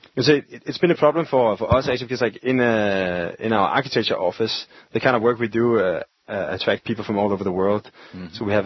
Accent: Denmark; English is a second language; we always have to be confronted with the fact that we come from Denmark

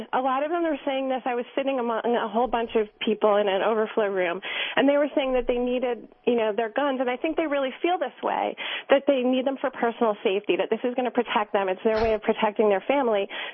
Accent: Sandy Hook, Connecticut, United States; I'm calling because I'm from Sandy Hook

